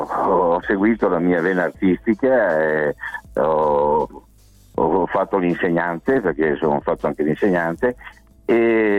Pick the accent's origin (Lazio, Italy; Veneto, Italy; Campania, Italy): Veneto, Italy; Abano Terme; now in Teolo, Italy; io vivo nei Colli Euganei, vicino ad Abano Terme. Sono di Abano Terme, ma mi sono trasferito un po' nei Colli qui a Teolo.